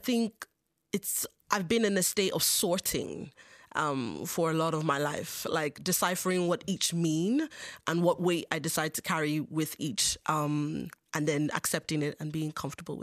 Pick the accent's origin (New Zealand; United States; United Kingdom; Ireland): Ireland; Longford, Leinster; living in Longford or growing up in Longford, I went to a very multicultural primary school and secondary school. I mean, the wider town was probably always inherently white Irish